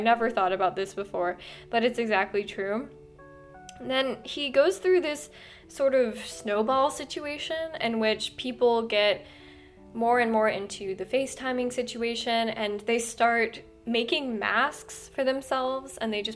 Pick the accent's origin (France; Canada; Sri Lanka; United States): United States; Tucson, Arizona; I grew up in Tucson, so I just never thought that Tucson would make it into amazing literature like this